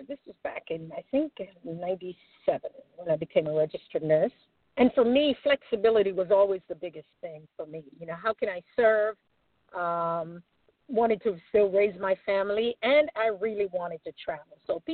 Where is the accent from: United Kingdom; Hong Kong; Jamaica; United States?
Jamaica; I'm Jamaican.